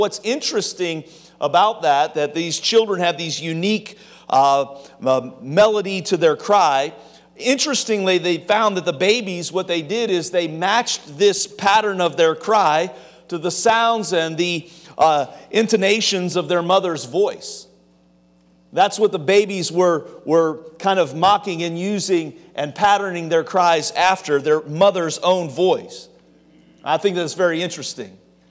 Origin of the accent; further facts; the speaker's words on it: Ohio, United States; accent: Ohio accent; I grew up in Ohio, and so I don't know what our Ohio accent is, but when I first started pastoring in Eastern North Carolina